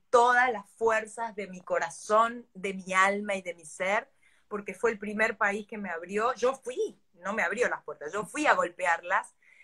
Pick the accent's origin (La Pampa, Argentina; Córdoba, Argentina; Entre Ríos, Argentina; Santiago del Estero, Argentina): Entre Ríos, Argentina; Concordia; accent: Argentine, Concordia; fue mi maestra de acento, para que yo no hable como argentina concordiense, para que hable supuestamente lo más neutro posible